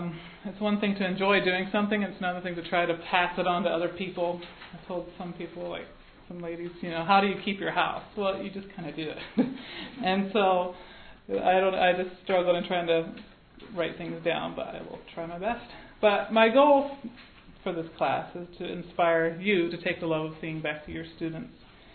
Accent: Ephrata, Pennsylvania, United States; I'm from Ephrata, Pennsylvania, but I have taught the last 6 years in Milton Freewater, Oregon, at Blue Mountain Mennonite School.

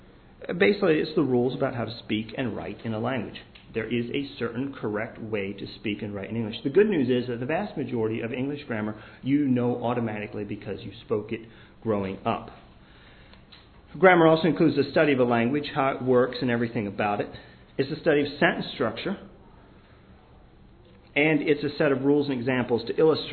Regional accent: the South, United States; I come from the South, where our grammar ain't all that great, so if you hear me slip up, that's just the way it is.

